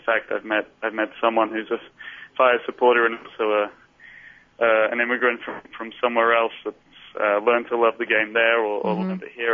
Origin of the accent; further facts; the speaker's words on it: England, United Kingdom; I'm from England, but used to English disappointment.